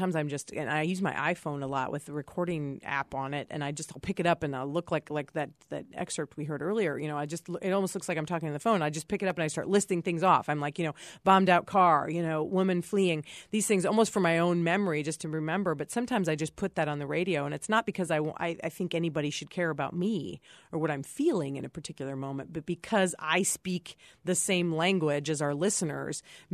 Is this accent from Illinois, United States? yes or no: yes; Lincoln, Illinois, United States; I started actually just last week in my hometown, Lincoln, Illinois